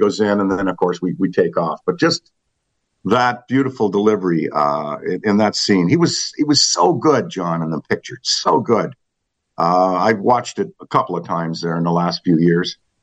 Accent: Hull, Quebec, Canada; Well, yeah, I'm from Hull, Quebec, across the Ottawa River from Ottawa, the capital city of that great country.

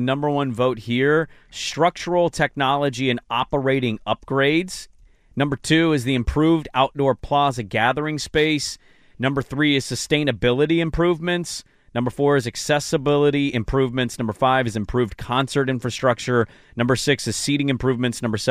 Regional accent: Portland, Oregon, United States; As somebody that's a big part of the community, and I grew up in Portland

